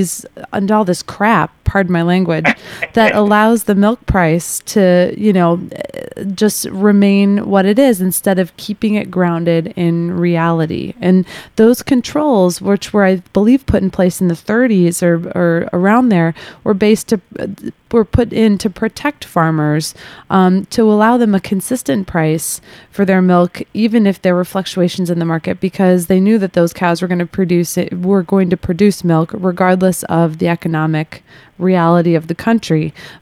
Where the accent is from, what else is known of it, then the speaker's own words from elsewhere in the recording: Chicago, Illinois, United States; I mean, I'm from Chicago, and I've been by the Board of Trade